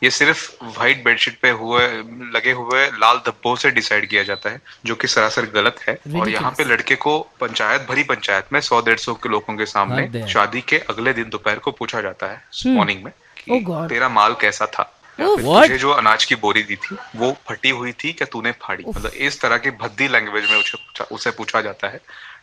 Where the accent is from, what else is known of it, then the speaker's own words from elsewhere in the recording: Ambernath, Maharashtra, India; मैं मुंबई से हूँ, मुंबई के अंबरनाथ से हूँ